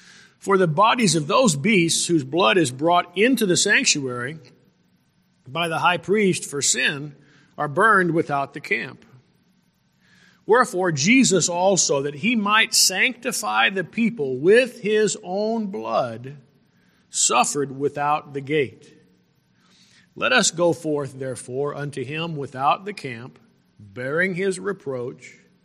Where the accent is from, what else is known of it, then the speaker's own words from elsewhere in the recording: New Mexico, United States; I was born in 1957. I'll be 61 next month. And when I was growing up in New Mexico as a little boy, I lived out in the country.